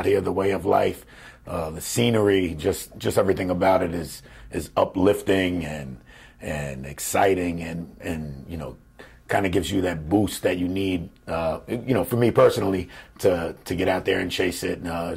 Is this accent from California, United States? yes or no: no; Staten Island, New York, United States; also born or lived in Brooklyn; now in West Palm Beach, United States; My family moved to Staten Island, New York. I did most of my growing up in Staten Island, New York. And for the past few years now, I've been living down here in West Palm Beach, Florida.